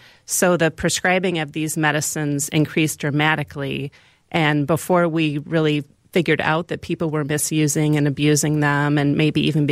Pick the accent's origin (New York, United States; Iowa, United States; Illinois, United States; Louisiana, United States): Iowa, United States; Van Horn; I grew up in a small town in Iowa, Van Horn, Iowa, population about 600 these days.